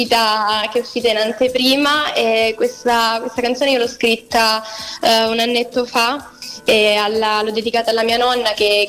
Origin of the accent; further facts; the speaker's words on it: Calabria, Italy; è un omaggio alla mia terra, alla mia amata Calabria